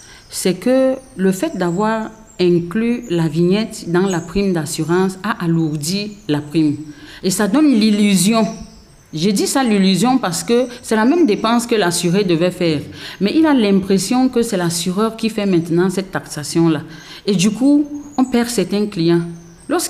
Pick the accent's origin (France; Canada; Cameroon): Cameroon; Donc, nous sommes des Camerounais, nous sommes des structures nationales